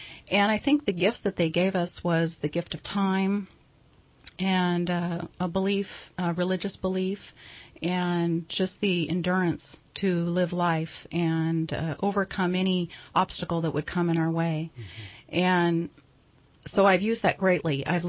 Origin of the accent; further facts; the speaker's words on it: Albany, Oregon, United States; born there; now in California, United States; Yes, I was born in Albany, Oregon in 1966, and met my husband, and then we moved here to California.